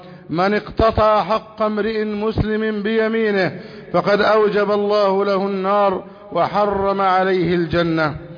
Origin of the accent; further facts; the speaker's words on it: Egypt; بلدنا مصر